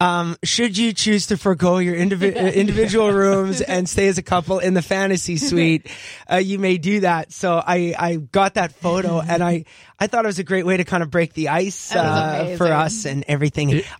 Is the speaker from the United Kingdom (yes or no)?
no; Canada; now in Nashville, United States; as a Canadian now living in Nashville